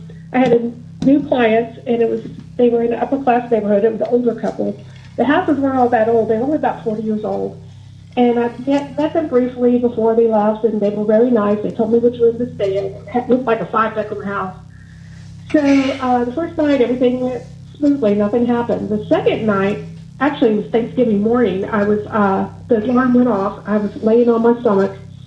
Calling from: Virginia Beach, Virginia, United States; I'm from Virginia Beach, Virginia.

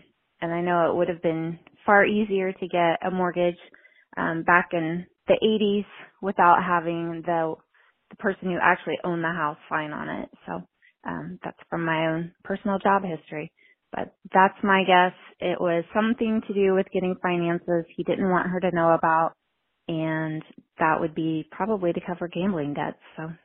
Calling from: Indiana, United States; I'm a listener from Indiana.

